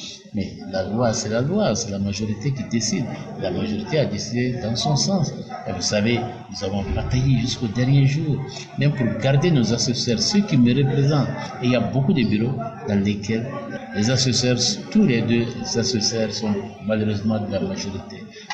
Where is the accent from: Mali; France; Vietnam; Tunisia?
Mali; Moi, j'ai agi en tant que Malien.